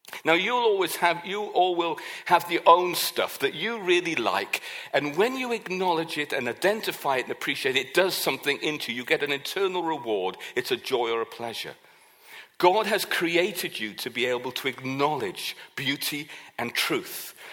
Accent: United Kingdom; Now, in Wimbledon, obviously, being a Brit, I'm supporting Andrew Murray.

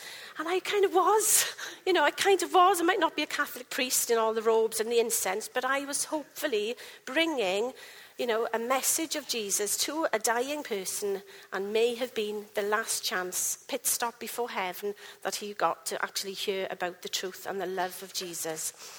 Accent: Wales, United Kingdom; They're all Spanish. I'm Welsh. Nobody knows me.

